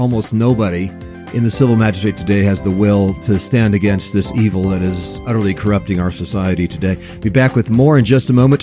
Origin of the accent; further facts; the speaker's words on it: Elizabeth, Colorado, United States; out here in my hometown, Elizabeth, Colorado.